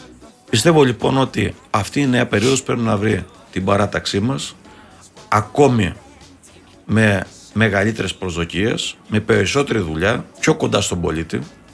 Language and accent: Greek; Crete, Greece; Και επειδή εγώ έχω καταγωγή από το Λασέθε, παίρνω 40.